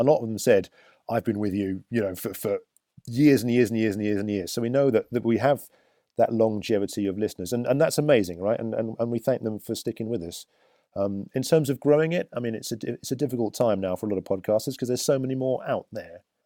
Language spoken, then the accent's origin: English; United Kingdom; Being British, it's very difficult to say I think we do something good.